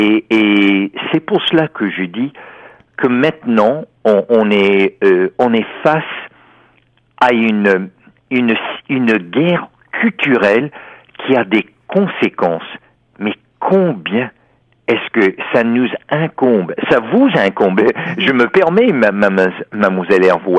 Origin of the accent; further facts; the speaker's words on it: United States; Ah oui, le paysage médiatique a changé complètement depuis mon enfance aux États-Unis